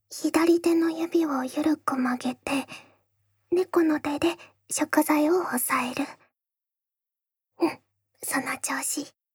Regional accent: Iceland; 私の故郷アイスランドのパンケーキのこと。うん、私はアイスランド出身なの。

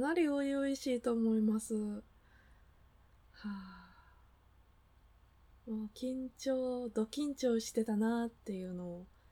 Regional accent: Kansai, Japan; なんかね、関西人なんでね、ついつい笑いに走っちゃうっていうところはありますね。

